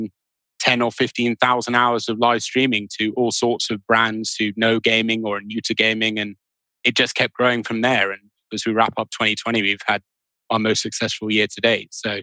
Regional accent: United Kingdom; as a Brit, I had no idea who they were.

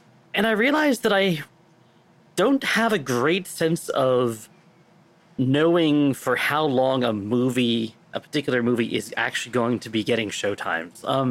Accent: New England, United States; Granted, I grew up in New England, so, like, it's kind of harder to do when you're, like, in elementary school and middle school

